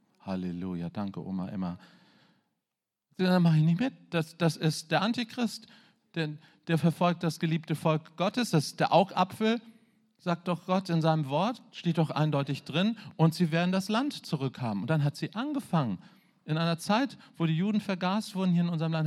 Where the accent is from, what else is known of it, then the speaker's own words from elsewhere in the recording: Germany; Hey, ich bin Mann, ich bin Deutscher, ich habe schwäbische Wurzeln.